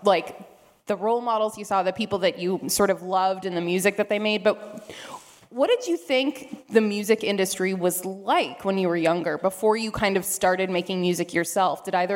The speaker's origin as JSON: {"language": "English", "town": "Seattle", "region": "Washington", "country": "United States", "tie": "born there", "said": "My family's from Louisiana. I was born in Seattle. My family's from Louisiana. So there was a lot of music in the house."}